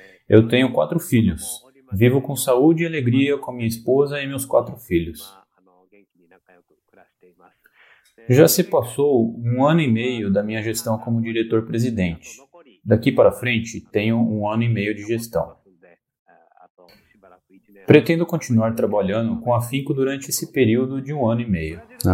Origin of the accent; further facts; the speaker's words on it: Japan; Portuguese is a second language; Ah, eu sou japonês. Sou japonês. Ah, eu moro na província de Nara, a 10 minutos de carro de Tenri.